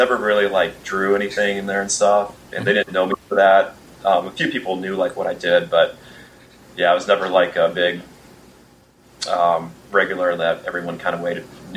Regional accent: Ohio, United States; also born or lived in Kansas / New Jersey / New York; now in St. Petersburg, United States; I'm not from St. Petersburg. I've been here 5 years. I'm originally from Ohio. I've lived all over the place. So I actually lived in Kansas for a little bit. I've lived in New Jersey, New York, and Florida

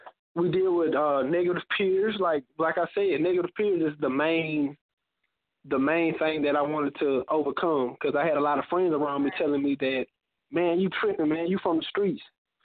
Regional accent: Mobile, Alabama, United States; I'm 23 years old. I'm from Mobile, Alabama. I have a lot of influence from California because a lot of my family is actually from Inglewood and the Watts area.

